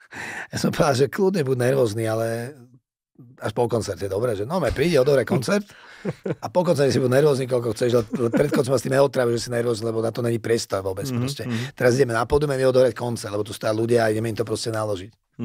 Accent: Bratislava, Bratislava Region, Slovakia; My sme z Bratislavy

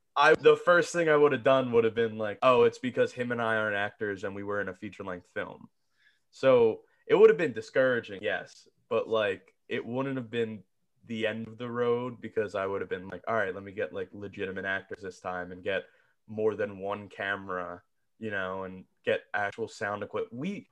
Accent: Williamstown, New Jersey, United States; he was like, oh, I'm from Williamstown, which is where I'm from.

